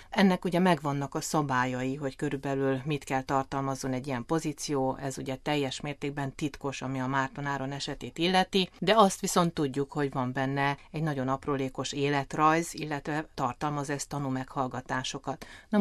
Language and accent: Hungarian; Transylvania, Romania; Nagyon keveset tudnak róla odahaza Erdélyben a hívők, az emberek